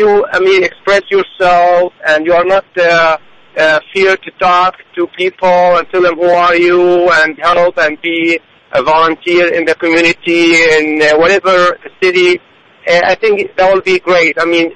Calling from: Orland Park, Illinois, United States; I'm calling from Orland Park.

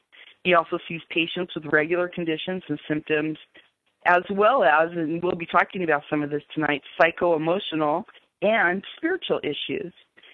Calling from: Los Angeles, California, United States; I'm calling from Los Angeles, so it's down to the high 50s here, and we're freezing to death.

